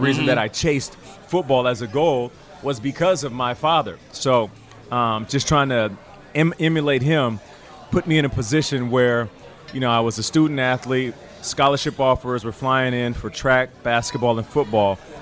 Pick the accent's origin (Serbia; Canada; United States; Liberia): Canada; Calgary, Alberta; born there; I was born in Calgary, Alberta, Canada. My mom and dad had 4 boys. I was the only one born outside of the country.